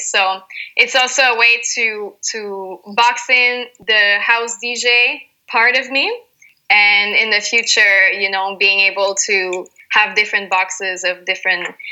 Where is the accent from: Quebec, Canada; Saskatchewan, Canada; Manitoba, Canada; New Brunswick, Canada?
Quebec, Canada; Montreal; now in Dubai, United Arab Emirates; Yep. Born and raised.